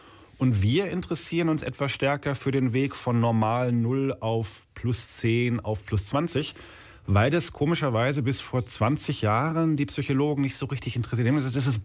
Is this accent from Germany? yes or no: yes; Hamm, North Rhine-Westphalia, Germany; ich komme aus Hamm